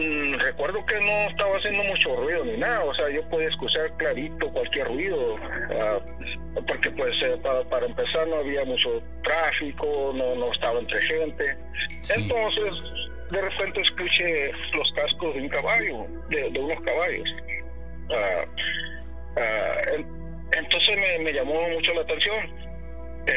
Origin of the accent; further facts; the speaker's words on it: Los Mochis, Sinaloa, Mexico; unos 10 años en un pueblo de Sinaloa. Yo soy de Los Mochis.